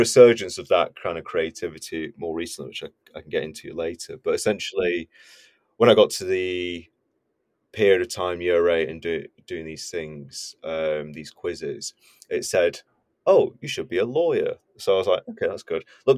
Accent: Bolton, North West England, United Kingdom; also born or lived in Malaysia; So I grew up in Bolton, in Greater Manchester. So yeah, Bolton born and bred. I'm proud. And yeah, I've sort of stuck around for a bit, and then my family moved to Malaysia for a couple of years when I was age 4 till 6

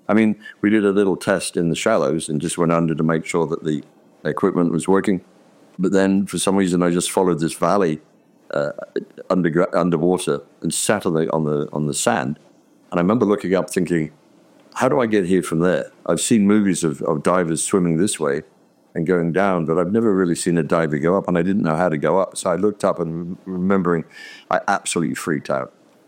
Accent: England, United Kingdom; moved away; it would have been nice if it was in England, in my home country, but God has planted me here, and we bloom where we're planted.

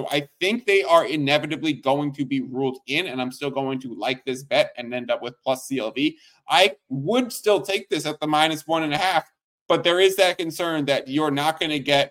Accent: New York, United States; I always say, I think it's because we grew up in New York where there's no good.

